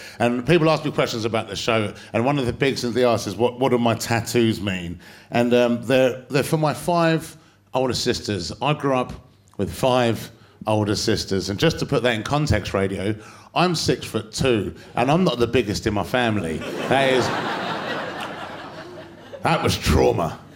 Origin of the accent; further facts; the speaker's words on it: London, United Kingdom; I came up here in 2019 and I'm from North London.